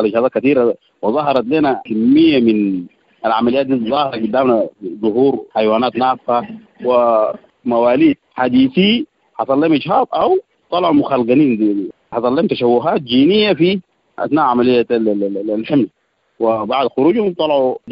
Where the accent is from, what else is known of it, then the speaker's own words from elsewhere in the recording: South Kordofan, Sudan; المواد المستخدمة عندنا في السودان او عندنا في جبال نور في كادوغلي بالضبط بيستخدموا السيانيد.